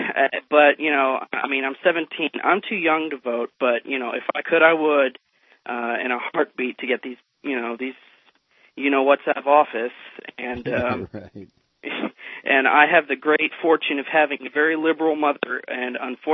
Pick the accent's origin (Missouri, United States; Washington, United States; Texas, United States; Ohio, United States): Texas, United States; Bedford; I'm from Bedford, Texas, one of the unfortunate teenage Texas Democrats here.